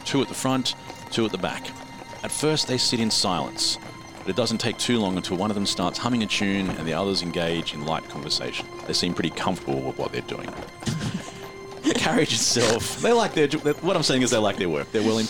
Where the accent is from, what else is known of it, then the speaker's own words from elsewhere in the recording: Australia; because we're Australian, we all know her personally.